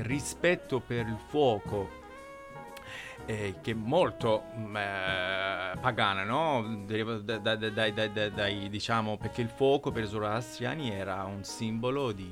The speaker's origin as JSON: {"language": "Italian", "region": "Isfahan", "country": "Iran", "second_language": "Italian", "said": "Sì, io vengo da Isfahan, questa città centrale in Iran"}